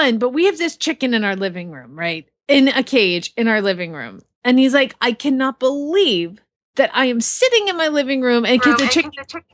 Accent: Georgia, United States; no, I'm from Georgia originally

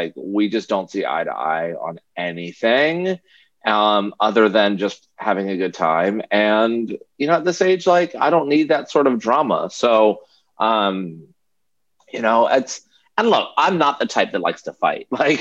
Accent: Virginia, United States; also born or lived in New York / Los Angeles; now in Nashville, United States; Like I grew up in Virginia. I went to college in Virginia. I moved to New York. I lived there for 6 years and I moved to LA. I lived there for 11 years. And now I've been in Nashville for almost six.

